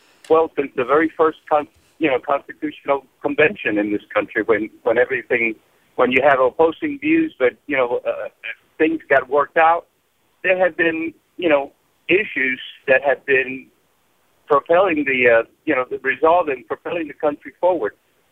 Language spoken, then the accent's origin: English; Cuba; now in United States; I am a refugee from Cuba. Came over in 1962.